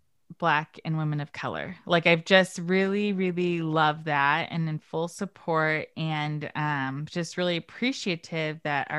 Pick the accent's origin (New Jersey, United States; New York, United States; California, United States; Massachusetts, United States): California, United States; I'm born and raised in California